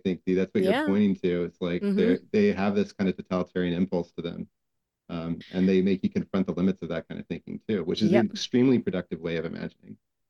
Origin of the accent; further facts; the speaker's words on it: Houston, Texas, United States; I think, so I grew up in Houston, as you know, and I didn't even apply to Rice.